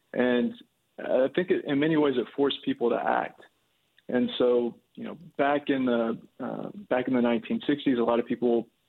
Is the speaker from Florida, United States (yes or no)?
no; Bowling Green, Kentucky, United States; So I grew up in Bowling Green, Kentucky. Yeah, so the South Central region, and both of my families are from Western Kentucky.